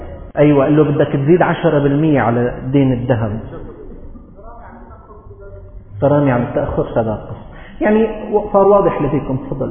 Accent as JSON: {"language": "Arabic", "country": "Syria", "said": "الصيف 4 اشهر عندنا في سوريا"}